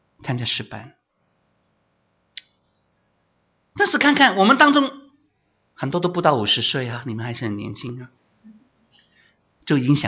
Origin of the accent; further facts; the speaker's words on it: China; 就是我们中国人自己这一种观念